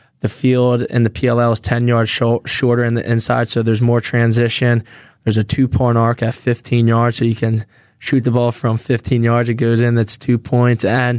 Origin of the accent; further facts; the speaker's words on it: Philadelphia, Pennsylvania, United States; just hearing that I'm from Philadelphia area, I think it ties the fans in a little bit more.